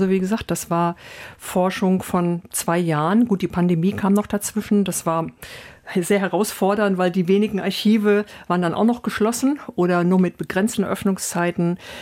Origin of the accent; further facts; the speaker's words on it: Greece; German is a second language; ich war sozialisiert, ich war Griechin, ich kannte kein Wort Deutsch.